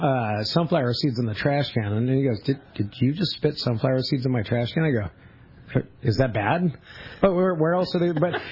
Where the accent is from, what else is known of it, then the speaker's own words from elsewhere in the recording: Fillmore, California, United States; also born or lived in Ventura; originally I grew up in Fillmore, up in Ventura County, out by Magic Mountain. Fished as a kid, moved from Fillmore to Ventura when I was like 9, and I hated it.